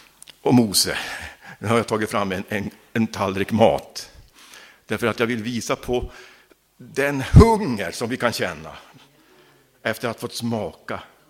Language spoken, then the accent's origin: Swedish; Norrland, Sweden; Som norrlänning jag är, så säger jag nej till surströmming.